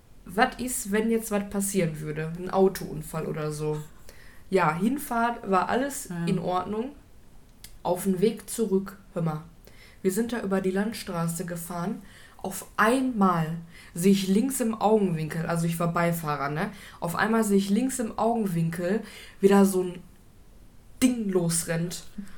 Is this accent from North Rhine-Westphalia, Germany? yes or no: yes; Bottrop, North Rhine-Westphalia, Germany; aus meiner Heimatstadt Bottrop. Ich bin dort geboren und habe fast 25 Jahre meines Lebens dort gewohnt.